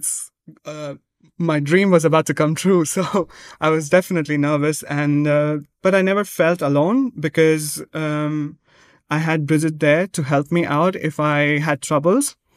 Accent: Mumbai, Maharashtra, India; Well, I come from a typical middle-class family from Mumbai, India.

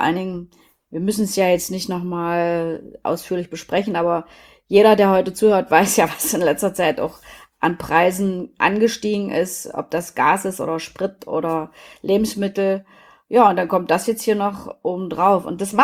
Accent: Germany; ich bin ja in der DDR groß geworden

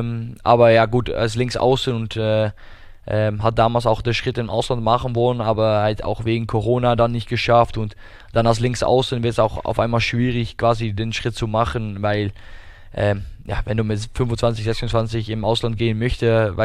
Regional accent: Rotterdam, South Holland, Netherlands; German is a second language; Ich bin quasi ein Stadtkind, deswegen, ich liebe die Großstädte.

